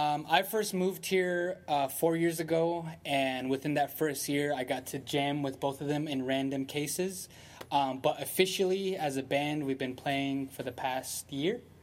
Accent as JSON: {"language": "English", "town": "Shiprock", "region": "New Mexico", "country": "United States", "tie": "born or raised there", "said": "Yeah, I grew up in Shiprock, New Mexico, which is actually your GM's from my res"}